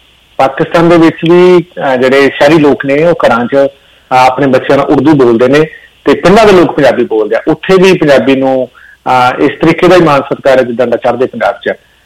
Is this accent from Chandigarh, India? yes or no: no; Punjab, India; ਸੋ ਅਸੀਂ ਮਾਣ ਮਹਿਸੂਸ ਕਰਦੇ ਹਾਂ ਕਿ ਅਸੀਂ ਪੰਜਾਬੀ ਹਾਂ, ਪੰਜਾਬੀ ਹੋਣ ਤੇ ਸਾਨੂੰ ਮਾਣ ਹੈ।